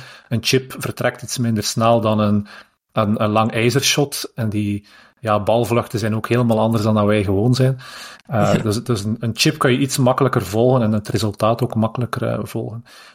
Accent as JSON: {"language": "Dutch", "country": "Belgium", "said": "Zijn wij als Belgen"}